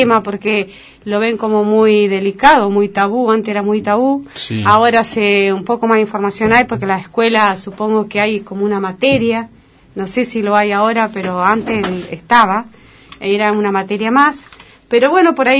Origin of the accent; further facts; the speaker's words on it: Corcovado, Chubut, Argentina; No, en realidad yo nací en Carren Lufú, luego mi madre se traslada a Corcovado